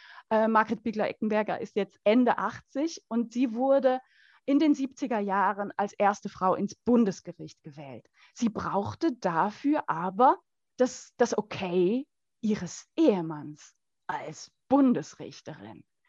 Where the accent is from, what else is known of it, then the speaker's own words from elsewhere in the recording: Eastern Switzerland, Switzerland; Ich komme aus der Ostschweiz, 20 Kilometer von Appenzell entfernt.